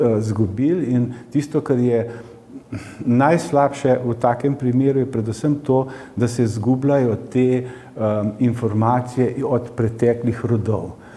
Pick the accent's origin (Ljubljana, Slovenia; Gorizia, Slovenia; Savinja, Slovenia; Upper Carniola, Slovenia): Upper Carniola, Slovenia; Kamnik; iz Kamnika in vse življenje živim na istem naslovi, naslovu Novi trg 31.